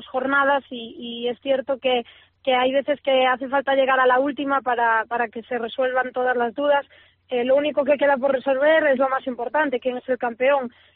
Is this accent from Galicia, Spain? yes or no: yes; Galicia, Spain; pero como gallega que soy, tiro un poco más por la tierra